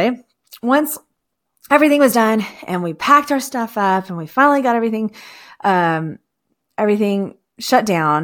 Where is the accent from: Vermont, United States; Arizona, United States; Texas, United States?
Texas, United States; Houston; We're bringing it back home to my hometown of Houston, Texas. I'm really, really excited about that. I love this city.